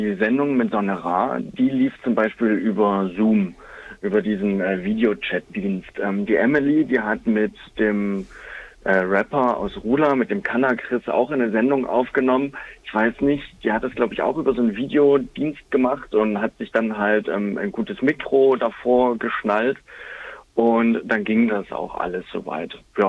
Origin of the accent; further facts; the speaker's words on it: Saxony, Germany; Von zu Hause, dort, wo ich herkomme, ist in der Nähe von Dresden